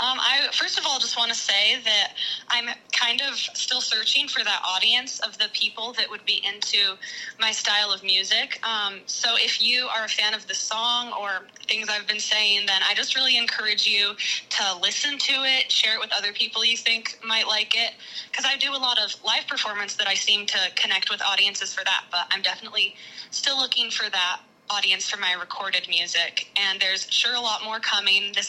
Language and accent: English; Montana, United States; now in Nashville, United States; I was born and raised in Montana, and I'm based in Nashville now.